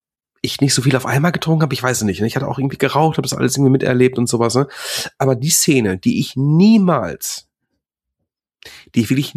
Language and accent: German; Hagen, North Rhine-Westphalia, Germany; born there; Ich wurde auch in Hagen geboren